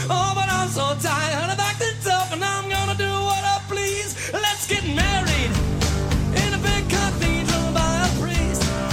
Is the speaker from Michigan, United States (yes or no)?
yes; Detroit, Michigan, United States; We're from Detroit, Michigan